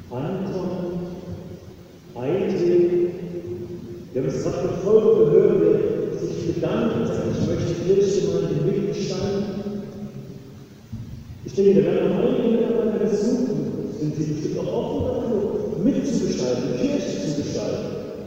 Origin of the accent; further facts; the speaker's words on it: Saxony, Germany; aus einem kleinen Dorf in der Nähe von Dresden, wo ich groß geworden bin.